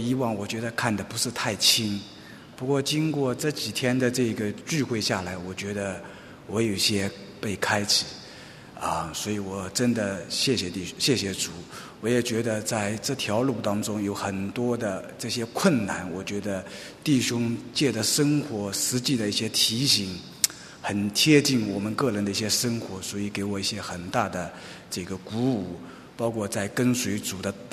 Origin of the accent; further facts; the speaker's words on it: Zhejiang, China; 弟兄姐妹平安，好，我是来自浙江的，第一次来